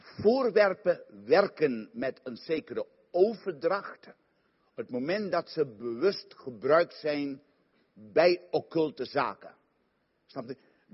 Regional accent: Suriname; Ik kom uit Suriname, zei ik u.

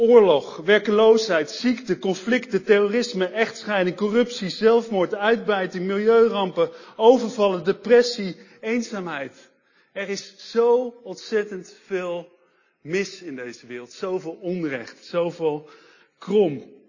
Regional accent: Amsterdam, North Holland, Netherlands; Ik kom zelf uit Amsterdam, daar had ik dus graag een wereldreis voor over. En ik ben voorganger van Crossroads, internationale Engelstalige gemeente in Amsterdam.

